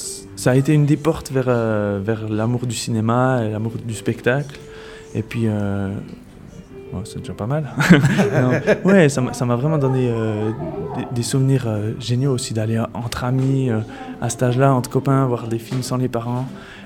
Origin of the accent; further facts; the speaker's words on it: La Chaux-de-Fonds, Neuchâtel, Switzerland; moi je viens de La Chaux-de-Fonds, et je me souviens très bien de ma première lanterne magique en tant que spectateur